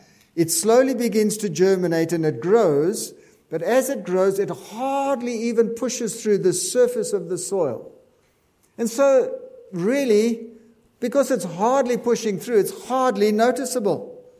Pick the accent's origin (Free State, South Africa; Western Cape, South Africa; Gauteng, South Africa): Gauteng, South Africa; Benoni; Now, we're in Wychwood this morning, and I come from Benoni